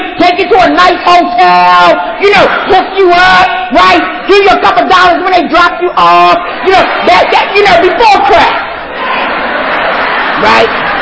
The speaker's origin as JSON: {"language": "English", "town": "Philadelphia", "region": "Pennsylvania", "country": "United States", "said": "I'm from the Philadelphia area."}